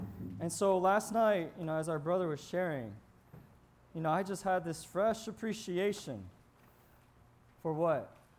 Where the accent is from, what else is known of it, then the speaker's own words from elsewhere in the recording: Taiwan; I was born in Taiwan, and I spent a lot of my early childhood years with my grandparents.